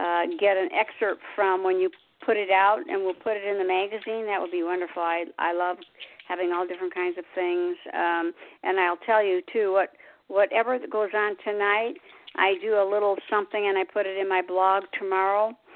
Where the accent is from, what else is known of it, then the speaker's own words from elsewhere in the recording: United States; I mean, see, I'm from the States and I've never been out of the States.